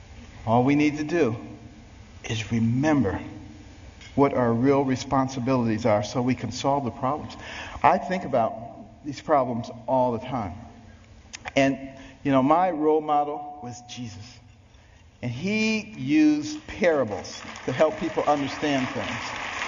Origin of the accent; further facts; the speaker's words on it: Baltimore, Maryland, United States; You know, I'm from Baltimore. The Ravens won.